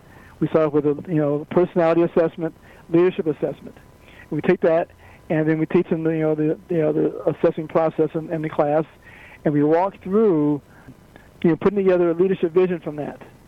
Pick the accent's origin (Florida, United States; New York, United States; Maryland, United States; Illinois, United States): Illinois, United States; Chicago; now in California, United States; I grew up in Chicago. I live in California now.